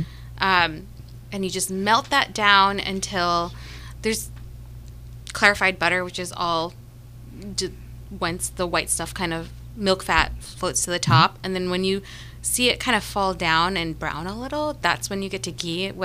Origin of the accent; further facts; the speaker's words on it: New Jersey, United States; I grew up in Jersey, in literally the town they filmed The Sopranos in. And I would go to the Italian bakery all the time.